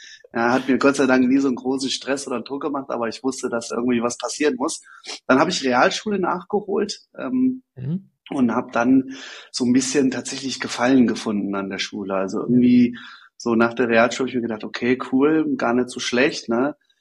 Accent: Kirchheim, Hesse, Germany; Also ich bin groß geworden in Kirchheim. Das ist ein ganz kleiner Ort hier in Hessen, an der Autobahn gelegen. Hat, glaube ich, 3.000, 4.000 Einwohner.

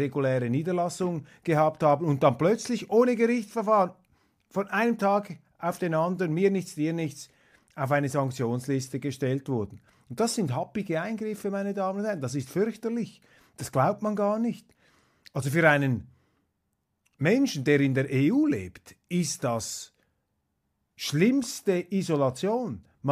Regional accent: Switzerland; Ist für mich alarmierend als Schweizer, wie hier die Einseitigkeit um sich greift.

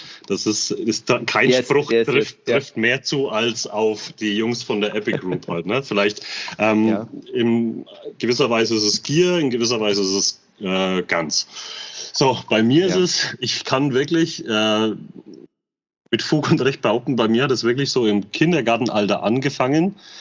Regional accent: Bamberg, Bavaria, Germany; Und vor allem, wir sind halt damit aufgewachsen. Bei uns in Bamberg waren war US-Kaserne

